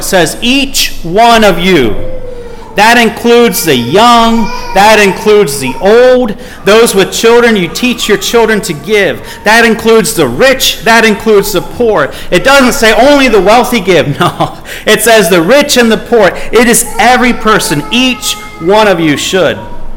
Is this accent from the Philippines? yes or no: no; Philadelphia, Pennsylvania, United States; also born or lived in Miami; My family, we grew up in Philadelphia. I was born in Miami, Florida, grew up in Philadelphia.